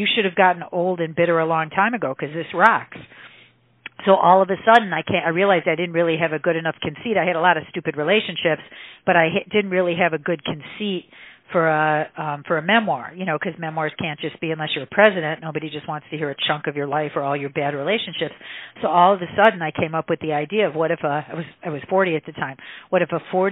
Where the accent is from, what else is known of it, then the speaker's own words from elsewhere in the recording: Michigan, United States; what was it like growing up in Michigan with a doctor father having a normal family and a normal life?